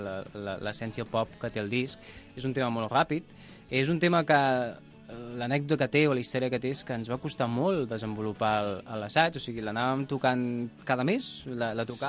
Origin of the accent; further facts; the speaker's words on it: Catalonia, Spain; El mar té una importància indubtable per nosaltres, que venim del Maresme.